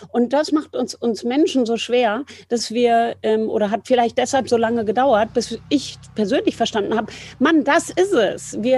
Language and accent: German; Bad Homburg, Hesse, Germany; ich bin in Bad Homburg bei Frankfurt am Main aufgewachsen